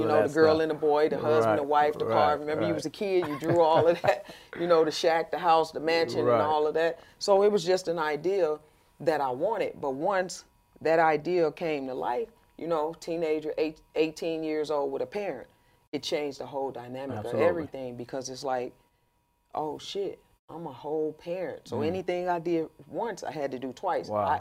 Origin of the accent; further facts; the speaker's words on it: St. Louis, Missouri, United States; I came from St. Louis, Missouri. If anybody know anything about Missouri, St. Louis, the Midwest, you know, in the trenches for real.